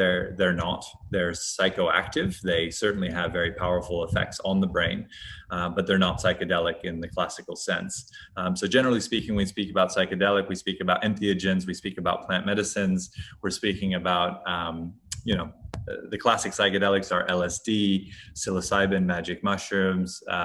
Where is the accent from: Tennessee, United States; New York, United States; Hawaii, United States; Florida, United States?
Hawaii, United States; I grew up with quite hippie parents. I grew up in Hawaii